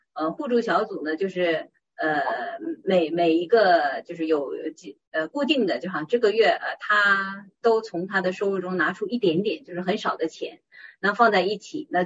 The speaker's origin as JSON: {"language": "Chinese", "region": "Northeast China", "country": "China", "tie": "born or raised there", "said": "那我老家在东北，就想东北相对来说还是一个产粮比较富足的地方，就是那黑土地它比较容易出粮食。"}